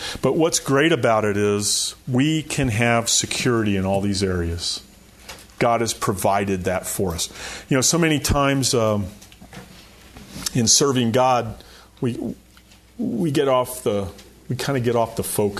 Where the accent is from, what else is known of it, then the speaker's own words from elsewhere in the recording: Florida, United States; also born or lived in West Virginia; My family comes from West Virginia. I was born in West Virginia. But all my aunts and uncles and cousins, my grandparents were all in West Virginia. We lived in Florida. And so we come up every summer.